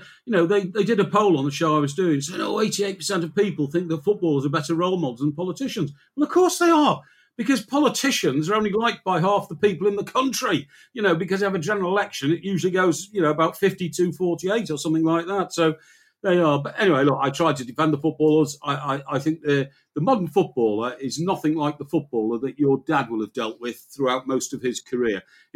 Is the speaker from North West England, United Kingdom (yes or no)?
yes; Chester, North West England, United Kingdom; when I grew up on Merseyside, and I was born and brought up in Chester, which is not Merseyside, it's Cheshire, and it's at the end of the Wirral.